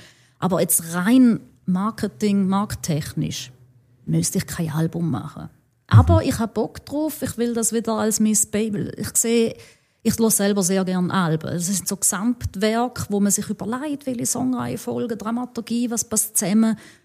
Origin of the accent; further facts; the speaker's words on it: Switzerland; ich als Schweizerin mit irgendwie, ja, irgendwie auch schon fast in Wien.